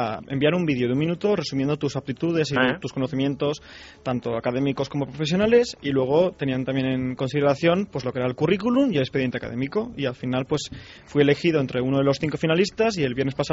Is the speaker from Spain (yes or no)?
yes; Spain; yo me apetece mucho pues estar aquí en mi país. Yo me siento muy europeo, pero también me siento muy español.